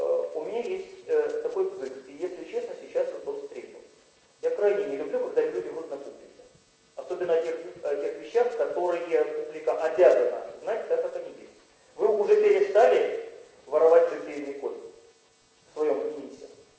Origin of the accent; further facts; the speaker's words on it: Saint Petersburg, Russia; Чего вы у себя заперли в Питере, в моем родном городе?